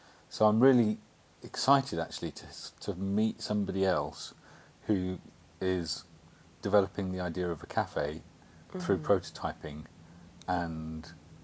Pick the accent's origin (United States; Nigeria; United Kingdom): United Kingdom; Yeah, I'm British.